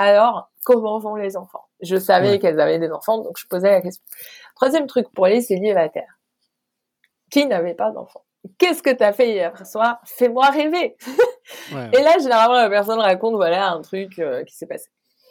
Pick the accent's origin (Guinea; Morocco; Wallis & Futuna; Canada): Morocco; moved away as an adult; now in France; Quand je suis arrivée en France la première fois, parce que j'ai grandi au Maroc et que j'ai travaillé au Maroc au début, je suis arrivée en 2014